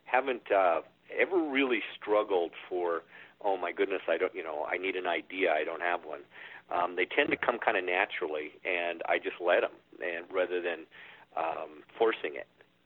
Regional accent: Wyoming, United States; Although I'm from Wyoming, I've had a lot of Montana relatives.

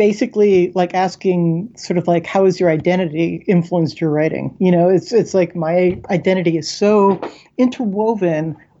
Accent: Sarasota, Florida, United States; I guess like middle Florida. So okay. I grew up in Sarasota, Florida.

